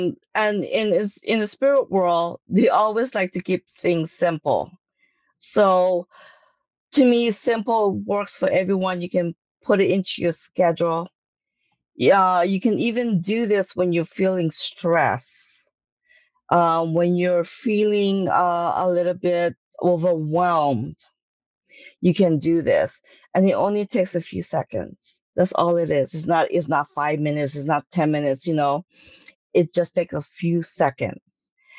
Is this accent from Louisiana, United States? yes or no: no; Hawaii, United States; I did that when I was growing up in Hawaii.